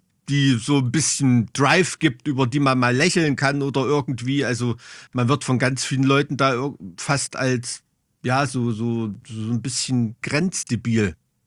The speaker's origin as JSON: {"language": "German", "town": "Weimar", "region": "Thuringia", "country": "Germany", "tie": "born or raised there", "said": "Deutschland und besonders auch über Weimar lese ich immer, was so andere Leute über Deutschland und meine Heimat sagen."}